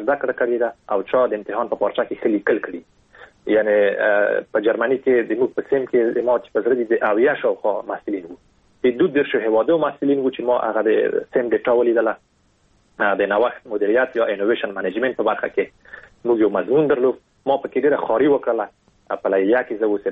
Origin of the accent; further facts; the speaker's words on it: Afghanistan; په دې باندې می لیکلی وو چې زه د افغانستان یم